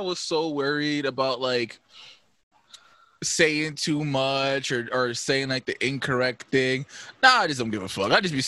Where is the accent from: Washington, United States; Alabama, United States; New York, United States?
New York, United States; Brooklyn; even though I'm a nigga from Brooklyn.